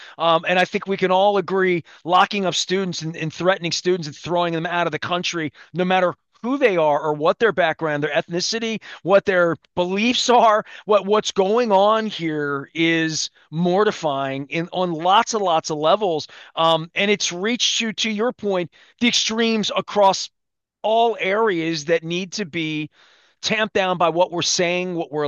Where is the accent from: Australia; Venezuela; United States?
Venezuela; Maracaibo, Zulia; English is a second language; And I'm Venezuelan. So I begin that, and I tell them I'm from Maracaibo